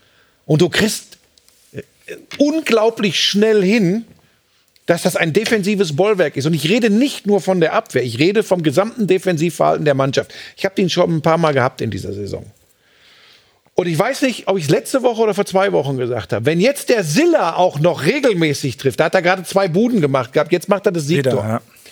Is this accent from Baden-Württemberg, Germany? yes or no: no; North Rhine-Westphalia, Germany; ich darf das als Ruhrpottler sagen